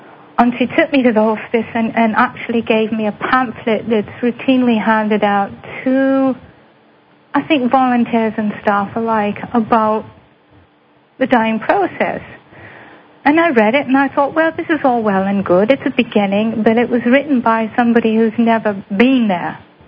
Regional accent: England, United Kingdom; I'm from England

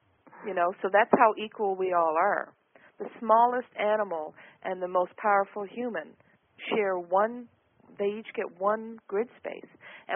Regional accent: Newfoundland and Labrador, Canada; I grew up in Newfoundland. It was a very simple community and, you know, very, very strict in the old ways.

